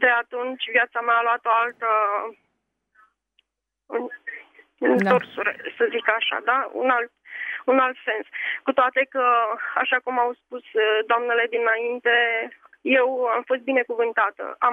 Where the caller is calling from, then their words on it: Chitila, Ilfov, Romania; și vă sunt din Chitila